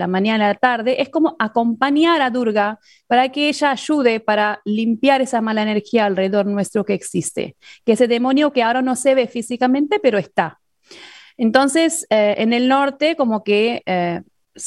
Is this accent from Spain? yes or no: no; North India, India; Yo te puedo contar lo que hacemos en el norte, de donde soy yo